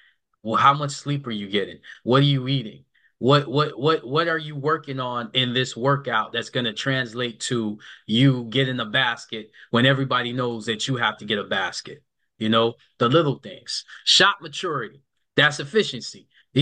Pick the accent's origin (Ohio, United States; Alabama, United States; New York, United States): New York, United States; now in Memphis, United States; I'm a New Yorker. And if you know anything about New Yorkers, we're everywhere.